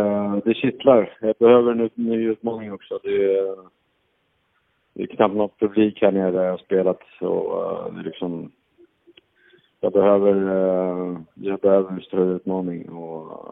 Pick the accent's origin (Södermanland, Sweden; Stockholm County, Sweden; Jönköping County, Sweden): Stockholm County, Sweden; Stockholm; om jag ska hem till Stockholm då, där jag är uppvuxen och där all min eller all våran resten av familj som är där.